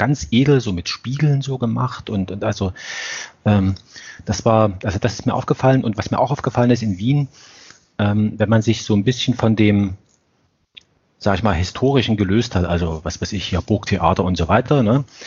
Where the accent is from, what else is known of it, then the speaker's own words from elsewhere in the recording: Germany; ich hatte ja die allergrößten Befürchtungen, dass wir dort als Deutsche veräppelt werden oder sowas